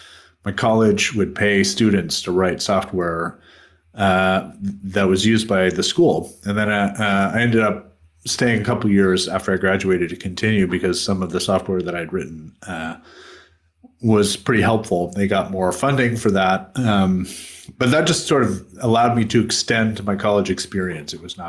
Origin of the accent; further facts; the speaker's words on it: United States; I grew up in the United States, and I really, most of my childhood, I wanted to be a physicist.